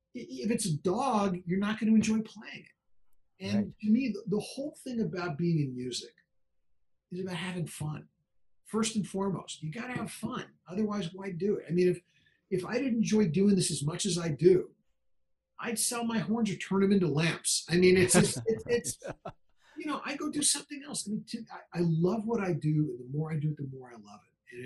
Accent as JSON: {"language": "English", "town": "Santa Monica", "region": "California", "country": "United States", "tie": "born or raised there", "also_born_or_lived": "Los Angeles", "said": "And then they moved out to L.A., where I grew up in Santa Monica. They moved out to L.A. 2 years after the Dodgers did. They moved out in 60. And I was born in 61."}